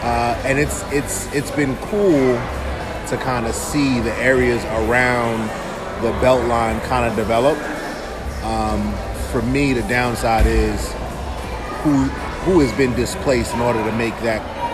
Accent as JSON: {"language": "English", "region": "New York", "country": "United States", "said": "Like a large part of who I am is because I'm from New York."}